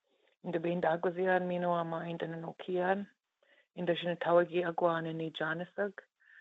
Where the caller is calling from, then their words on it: California, United States; I am calling in today from California, but I reside on Lake Mille Lacs, and that's where I raised my children and my family.